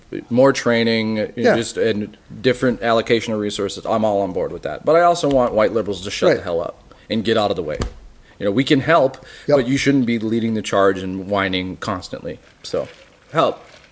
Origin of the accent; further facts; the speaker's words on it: Minneapolis, Minnesota, United States; born there; Obviously, I don't like to see my own home. I was born in Minneapolis, so I don't like to see all of what happened.